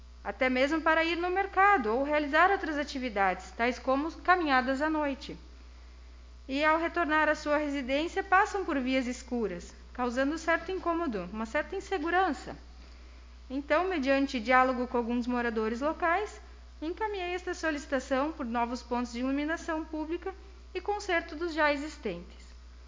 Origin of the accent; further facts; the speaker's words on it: Bela Vista, Brazil; also born or lived in Toledo; eu moro em Bela Vista com os meus pais, meus dois irmãos, hoje minha mãe aqui presente. Eu não nasci aqui, eu nasci em Toledo, no Paraná, mas eu cresci aqui desde os meus 7 anos.